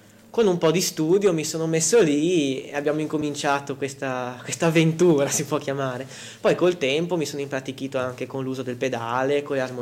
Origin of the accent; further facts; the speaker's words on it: Rapallo, Liguria, Italy; also born or lived in Genoa; No, comunque abitavo a Rapallo, sono nato a Genova